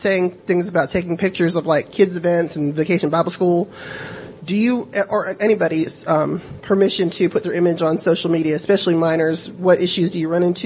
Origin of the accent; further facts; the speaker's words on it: Montgomery, Alabama, United States; I'm from Montgomery, Alabama with the City of St. Jude Parish.